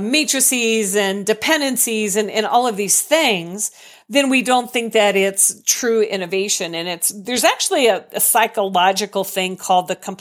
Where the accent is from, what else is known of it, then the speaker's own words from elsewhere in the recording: Colorado, United States; They're the people, you know, I'm from Colorado.